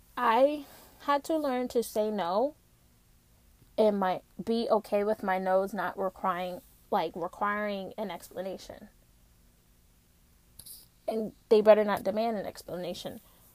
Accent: Maryland, United States; I wanted to go to school Bowie State in Maryland, because I grew up in Maryland

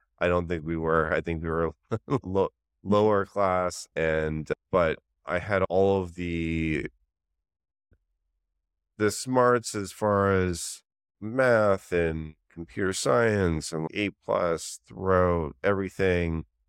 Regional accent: Canada; as the other fellow Canadian

